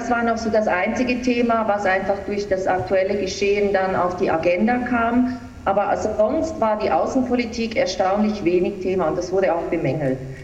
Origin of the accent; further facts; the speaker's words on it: Switzerland; ich finde gerade wir als Schweizer kennen ja die Grünliberalen